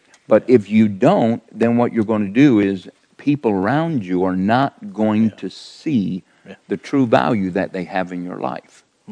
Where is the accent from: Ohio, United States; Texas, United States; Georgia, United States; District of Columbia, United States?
Ohio, United States; Bellefontaine; also born or lived in Sidney; I'm not from West Virginia. I am born and raised in Ohio. I was born in Sydney, Ohio, raised around Bell Fountain and DeGraff area. And then I moved back to the Botkins area.